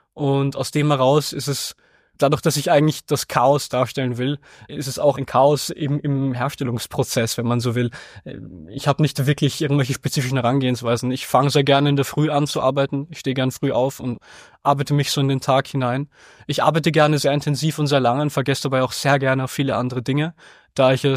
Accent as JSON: {"language": "German", "region": "Vienna", "country": "Austria", "tie": "born there", "said": "Ich wurde 2000 in Wien geboren und ich bin bildender Künstler."}